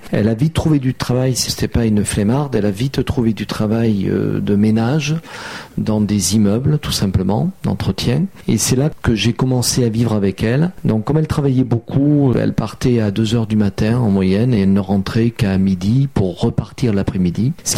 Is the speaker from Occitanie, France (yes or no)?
yes; Nîmes, Occitanie, France; j'ai créé une entreprise à Nîmes d'abord, d'où je suis originaire, je suis né à Nîmes